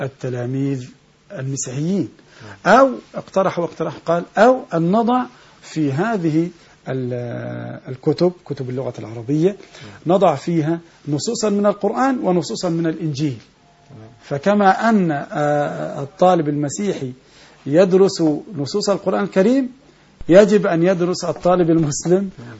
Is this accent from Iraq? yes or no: no; Egypt; يعني نحن كمصريين يجب أن نحترم أهل العلم